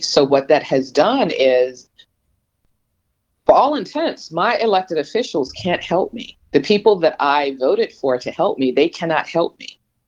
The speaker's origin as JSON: {"language": "English", "town": "Birmingham", "region": "Alabama", "country": "United States", "lives_now": "Baltimore County, United States", "said": "Now, I'm not from Maryland. I'm actually from Birmingham, Alabama. And when I decided to buy a house, you know, I've been living in the DMV for more than 30 years."}